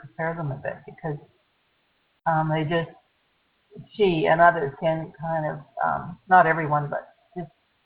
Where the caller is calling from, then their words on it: Chilliwack, British Columbia, Canada; I'm calling from Chilliwack in British Columbia. It's about an hour outside of Vancouver and about an hour north of Bellingham.